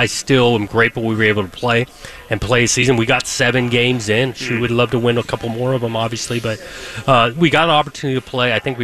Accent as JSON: {"language": "English", "region": "California", "country": "United States", "tie": "born or raised there", "said": "I'm a West Coast guy. I grew up in Southern California, obviously played here, coached in this league for a while."}